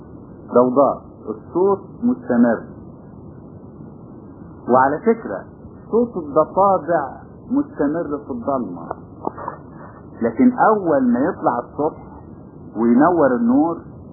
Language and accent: Arabic; Upper Egypt, Egypt; انا شفته بنفسي، لان عندنا في الصعيد شفته